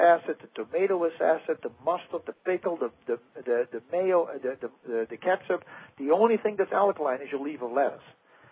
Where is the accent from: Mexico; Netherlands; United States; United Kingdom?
Netherlands; and I'm from the Netherlands myself.